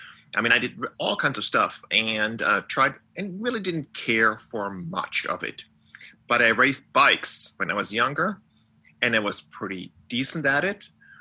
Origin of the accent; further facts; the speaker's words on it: Germany; moved away as an adult; now in United States; I grew up in Germany and lived there until I was 22 years old. I came over here as an exchange student in 87 and then kind of got stuck here.